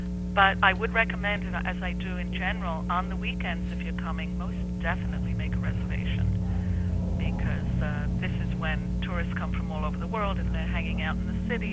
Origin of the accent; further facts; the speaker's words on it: United Kingdom; I'm British, but I also have a history of Austrian and Hungarian in my family